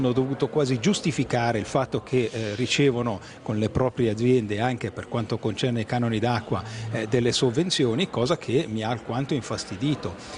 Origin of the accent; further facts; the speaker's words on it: Ticino, Switzerland; Beh, non sono solo liberale radicale, sono anche ticinese.